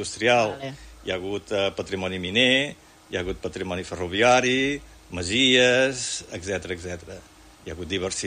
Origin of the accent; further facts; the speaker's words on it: Manresa, Catalonia, Spain; Faig propaganda de Sallent, soc de Manresà